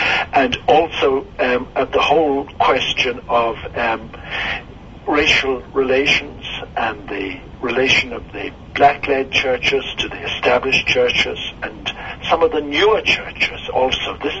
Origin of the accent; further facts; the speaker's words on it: Ireland; I'll be very conscious, though, not just being an Irish representative.